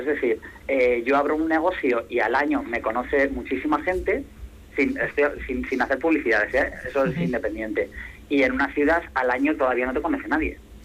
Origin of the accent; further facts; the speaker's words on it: Arrasate, Basque Country, Spain; also born or lived in Vitoria; yo soy de Arrasate, soy nacido en Vitoria, lo que pasa que, bueno, toda la familia vive en Arrasate